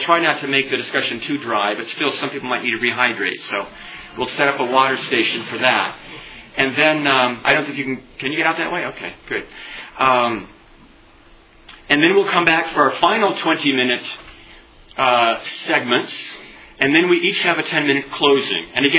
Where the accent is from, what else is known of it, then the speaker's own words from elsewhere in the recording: Harlingen, Texas, United States; born there; But I want you to know I'm a Southern. I was born in Harlingen, Texas, which is down near the Rio Grande. My dad was at an Air Force base there.